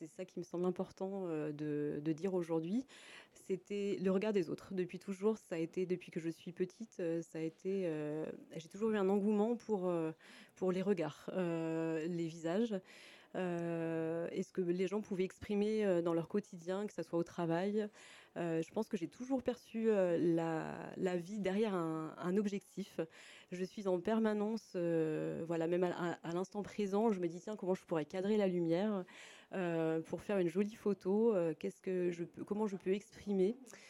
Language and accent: French; Le Havre, Normandy, France; moved away as an adult; now in Charavines, France; Je suis originaire de Normandie, où j'ai grandi jusqu'à mes 20 ans. Et donc je suis originaire du Havre, principalement, une région qui me tient énormément à cœur.